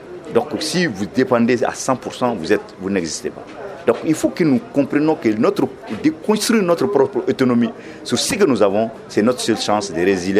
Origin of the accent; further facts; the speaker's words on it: Mali; Je viens du Mali, je suis paysan au Mali